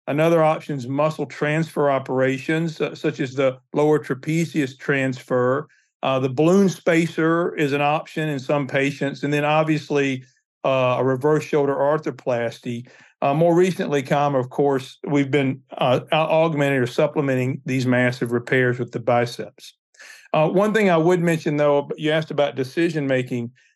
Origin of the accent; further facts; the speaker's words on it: Mississippi, United States; also born or lived in New York; I was raised and educated in Mississippi, medical school residency, and then did a sports medicine fellowship at the Hospital for Special Surgery in New York.